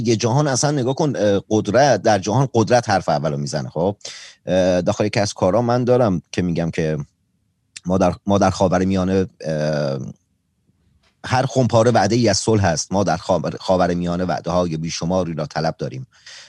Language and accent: Persian; Abadan, Khuzestan, Iran; خودم خب جنوبی هستم و دوران بچگیم بدترین دوران زندگی من تو دوران بچگیم، خب سه بار چهار بار بیشتر پدرمو ندیدم دیگه، داخل آبادان بود، ما جنگ زده بودیم، و اما زمانی که برگشتیم آبادان